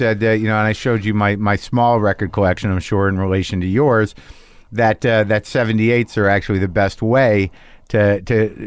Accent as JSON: {"language": "English", "region": "New Mexico", "country": "United States", "tie": "born or raised there", "said": "I don't understand Spanish, man, but I grew up in New Mexico and there's always a station."}